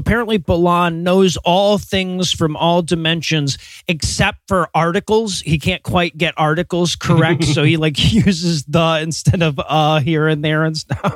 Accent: Michigan, United States; I can handle the cold. I grew up in Michigan. It used to be cold there before global warming.

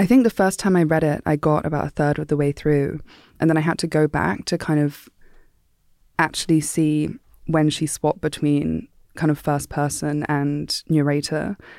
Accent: Kenya; growing up in Kenya

